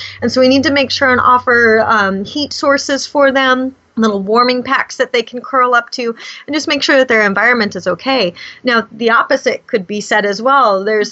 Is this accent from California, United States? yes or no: yes; California, United States; where I grew up was out in California in the desert area.